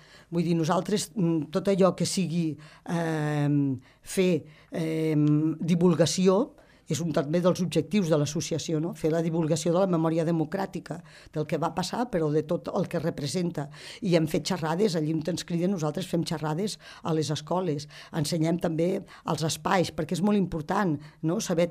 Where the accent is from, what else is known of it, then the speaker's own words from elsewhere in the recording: Els Guiamets, Catalonia, Spain; Que nosaltres que som dels Guiamets